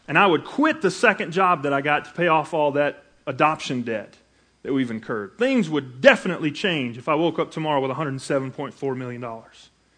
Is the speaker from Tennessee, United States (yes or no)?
no; Arkansas, United States; now in Utah, United States; I came from Arkansas and had done a little research on what God was doing here in Utah before we moved out